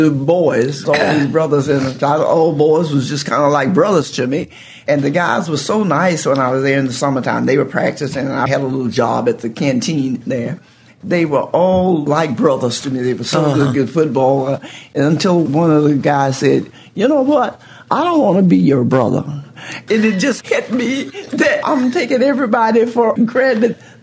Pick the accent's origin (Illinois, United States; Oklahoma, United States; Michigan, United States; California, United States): Oklahoma, United States; Bristol; She came from Pawhuska to Tulsa, and I came from Bristol.